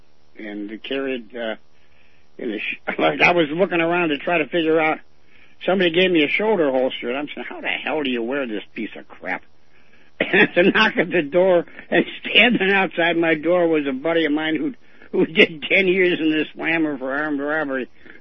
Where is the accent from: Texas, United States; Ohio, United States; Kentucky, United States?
Ohio, United States; Cleveland; I didn't have the courage to leave Cleveland. I stayed here and built a reputation and a name in my hometown